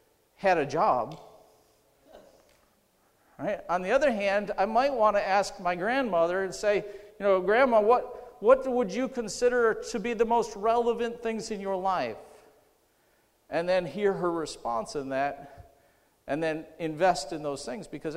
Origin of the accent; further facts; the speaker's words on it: New York, United States; I was raised up in Western New York. It took me a lot of years to finally say, hey, I'm a Texan, I'm a Southerner.